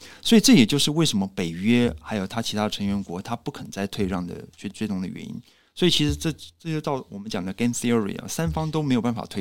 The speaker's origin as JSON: {"language": "Chinese", "country": "Taiwan", "said": "那就是在我们台湾这边嘛"}